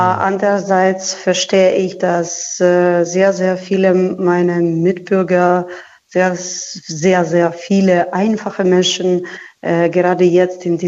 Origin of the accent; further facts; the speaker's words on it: Kherson, Kherson Oblast, Ukraine; Ich habe schreckliche Fotos von allen Häusern, die ich von meiner Kindheit in Cherson kenne.